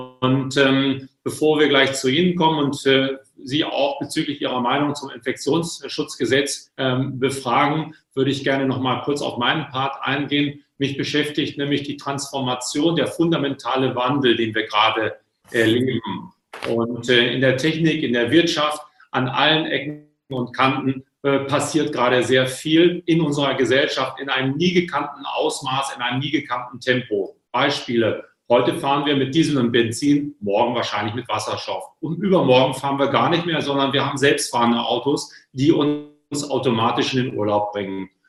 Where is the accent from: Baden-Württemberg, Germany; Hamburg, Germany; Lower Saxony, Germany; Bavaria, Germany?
Lower Saxony, Germany; für eine Familie in Ostfriesland, wo ich herkomme gebürtig